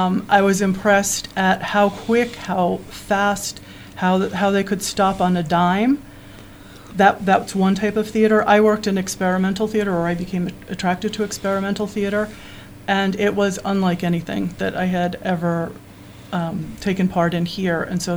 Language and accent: English; Connecticut, United States; also born or lived in Bronx, New York / Ukraine; I was born in the Bronx, New York, and I lived there for 7 years of my life. Then we moved to Connecticut, and then I've lived all over America for quite some time.